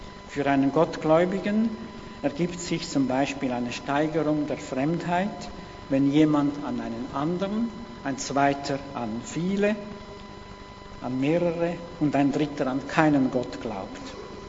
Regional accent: Switzerland; In meinem Land, meinem Herkunftsland, der Schweiz

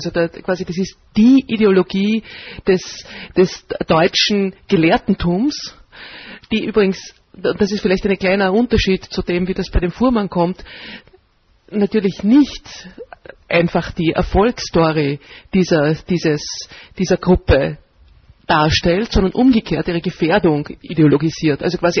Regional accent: Austria; in den 30er Jahren auftritt bei uns in Österreich

